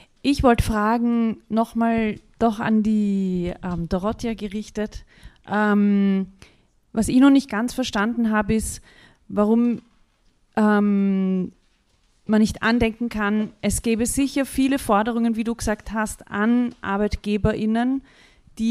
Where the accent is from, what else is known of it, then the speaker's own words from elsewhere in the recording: Vienna, Austria; ich komme aus Wien